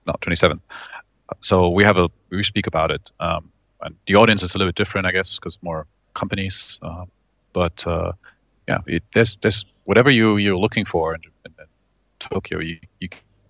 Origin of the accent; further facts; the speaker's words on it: Germany; now in Japan; You know, I'm from Germany, so we are experts in bureaucracy, but I came to Japan.